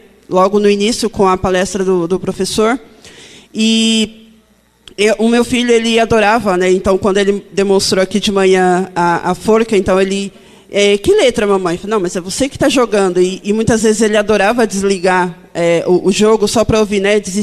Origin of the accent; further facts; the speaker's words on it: São Paulo, Brazil; a minha primeira vez aqui em Porto Alegre, eu sou de São Paulo.